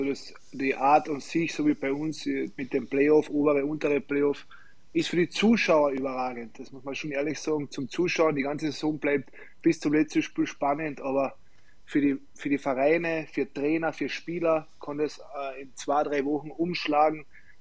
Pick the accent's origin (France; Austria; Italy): Austria; Klagenfurt, Carinthia; ich will in Klagenfurt sowieso in meiner Heimat bleiben